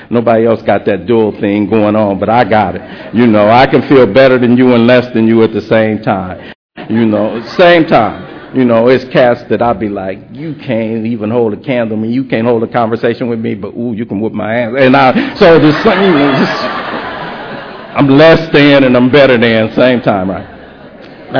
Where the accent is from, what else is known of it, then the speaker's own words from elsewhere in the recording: Los Angeles, California, United States; I'm from South Central Los Angeles, and my mother was on welfare in the 60s.